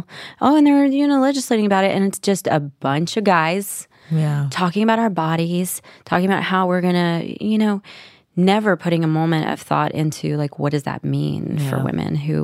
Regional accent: Nashville, Tennessee, United States

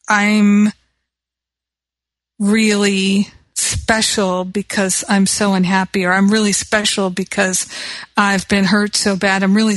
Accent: United States; now in France; They say France, but I still say France because I'm American.

